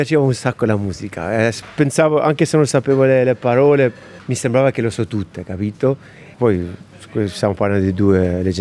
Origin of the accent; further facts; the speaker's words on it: Albania; li faccio anche mi sono albanese